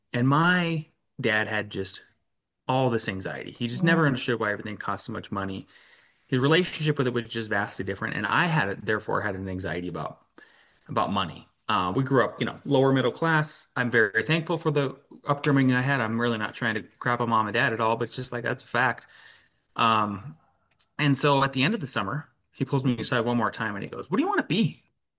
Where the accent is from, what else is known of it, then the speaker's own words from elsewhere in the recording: North Dakota, United States; I grew up in Northwest North Dakota between a sugar beet farm and a cattle ranch.